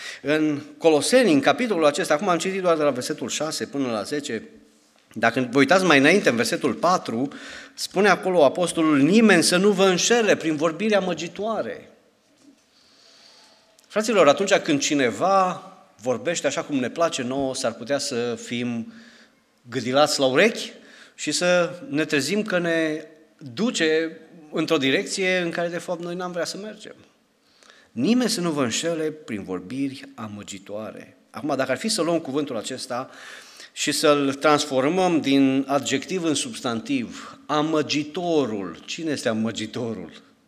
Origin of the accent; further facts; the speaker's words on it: Romania; Noi, ca români, spunea cineva, avem un talent deosebit.